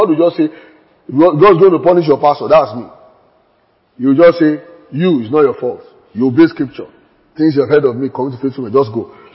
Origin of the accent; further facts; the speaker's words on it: Nigeria; Maybe I should take out the word many because I'm just a Nigerian.